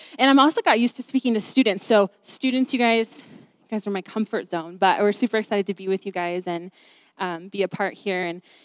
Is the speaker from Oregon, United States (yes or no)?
yes; Oregon, United States; I grew up in Oregon, and I also grew up in a home and didn't know Jesus.